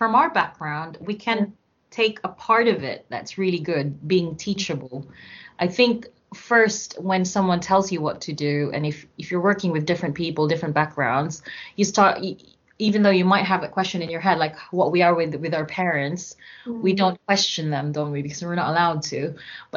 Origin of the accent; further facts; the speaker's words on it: Philippines; moved away as an adult; now in United Kingdom; To anyone listening right now, I'm from the Philippines. I've lived there until I was 26. I moved here to the UK at 26, 27, and then I worked in the NHS since then.